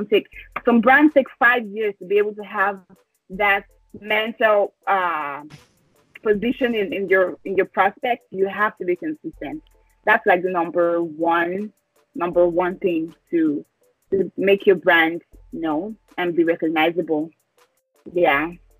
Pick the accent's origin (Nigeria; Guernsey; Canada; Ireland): Nigeria; I'm Nigerian, by the way